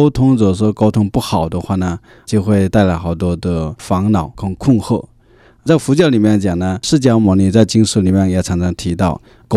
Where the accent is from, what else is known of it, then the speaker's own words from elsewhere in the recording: China; now in Canada; 尤其呢是我们中国人跟那个加拿大当地人对这个生活习惯啊、价值观有时候不一样